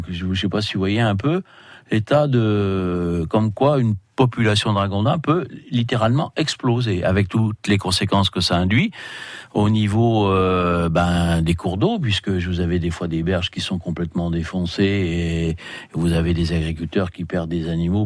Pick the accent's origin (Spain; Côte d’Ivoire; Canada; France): France; Bourgogne-Franche-Comté; moi je viens du département de Bourgogne